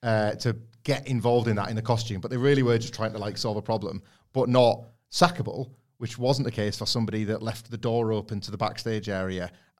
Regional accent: Scarborough, Yorkshire and the Humber, United Kingdom; I grew up in Scarborough, and there was tons of them nearby

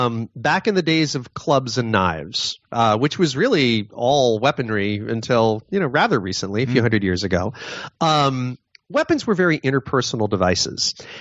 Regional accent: Newtown, Connecticut, United States; The guy who killed all the children in my home state of Newtown, Connecticut

